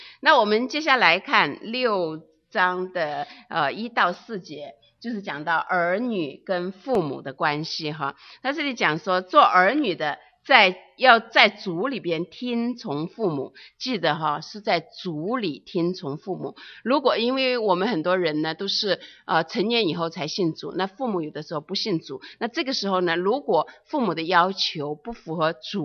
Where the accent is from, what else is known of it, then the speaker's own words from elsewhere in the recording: China; now in United States; 现在我们特别从中国搬到美国来了